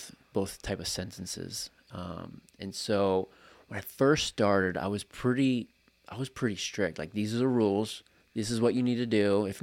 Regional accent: New Hampshire, United States; I grew up in New Hampshire, went to school there.

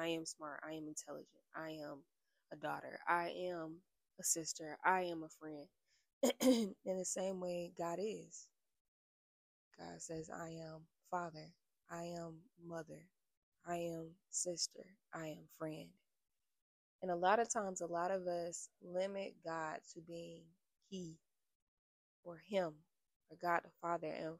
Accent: Florida, United States; I'm like, y'all listening more than Floridians out here, and I'm from Florida, so that's crazy.

